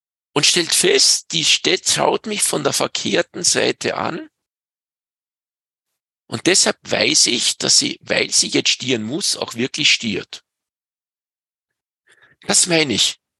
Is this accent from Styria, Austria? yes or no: no; Salzburg, Austria; Bei uns im Pinzgau heißt es, z'Maria Lichtmess dran die Kälbeln um.